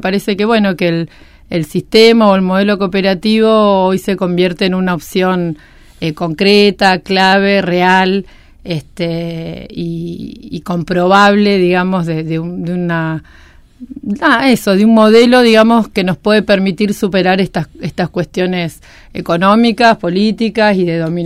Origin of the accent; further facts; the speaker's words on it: Patagonia, Argentina; Soy nacida